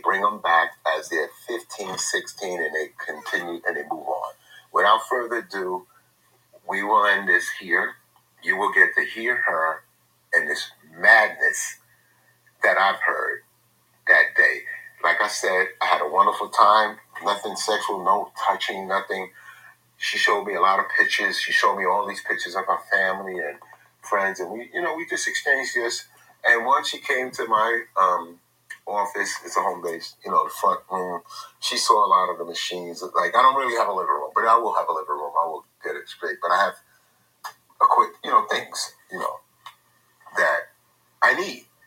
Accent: the South, United States; I'm from the South. I never stayed in New York.

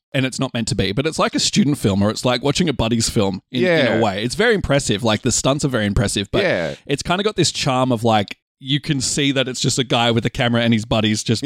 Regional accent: Australia; So, I'm Australian.

